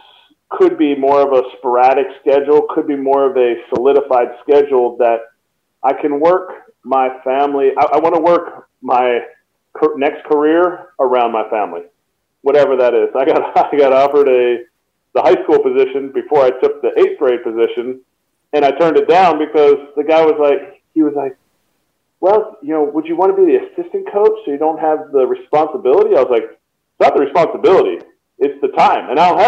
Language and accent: English; Telford, Pennsylvania, United States; even if there was a big league team in my hometown of Telford, Pennsylvania